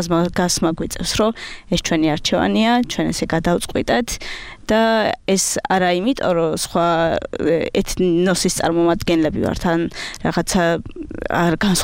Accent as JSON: {"language": "Georgian", "region": "Adjara", "country": "Georgia", "tie": "born or raised there", "said": "დაიბადე და გავიზარდე მაღალმთიან აჭარაში, სასწავლად წავედი მე მოცხოვეთში, იქ დავამთავრე ბაკალავრიატი."}